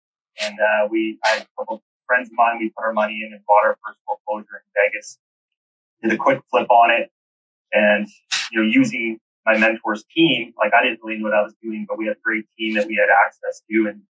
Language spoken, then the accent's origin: English; Calgary, Alberta, Canada; Calgary, Alberta, Canada.